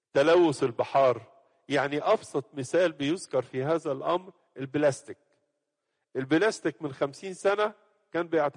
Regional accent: Egypt; بنلاحظ عندنا في مصر، مصر ما كانش فيها حيتان، نلاقي حوت جاي لنا ميت

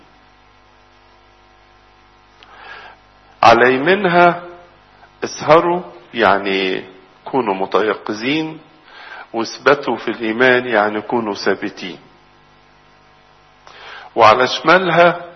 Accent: Egypt

